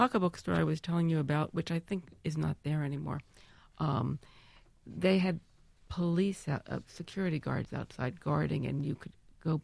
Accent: New York, United States; I'd said something like, I'm from New York

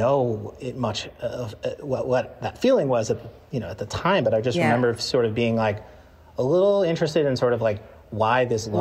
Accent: Long Island, New York, United States; I grew up on Long Island in the 90s and I was a little preppy and a little hip hop.

